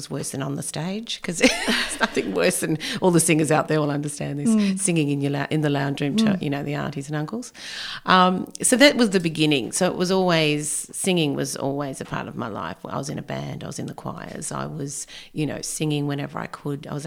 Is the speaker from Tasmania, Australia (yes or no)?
no; Frankston, Victoria, Australia; No, I guess I was born and raised in Frankston and always singing, so doing a lot of local gigs.